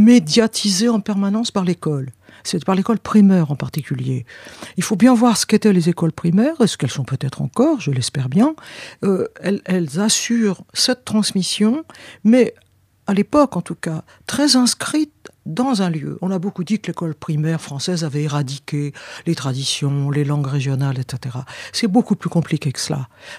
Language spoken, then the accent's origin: French; Savennières, Pays de la Loire, France; also born or lived in Angers; Je suis né en fait à Angers, mais ça, c'est le problème de clinique, etc. Mais en fait, j'ai vécu à Savenières. Mes parents étaient instituteurs à Savenières.